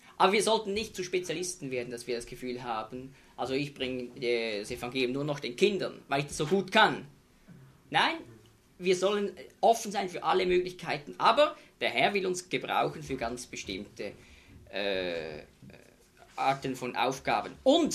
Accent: Switzerland; in Kanton Bern, bei uns in der Schweiz

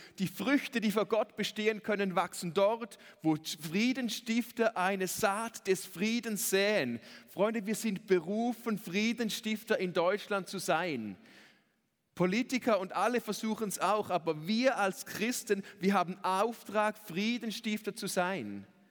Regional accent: Switzerland; Ich kenne das in der Schweiz ja gar nicht. Ich wohne in einem Dorf mit 800 Seelen.

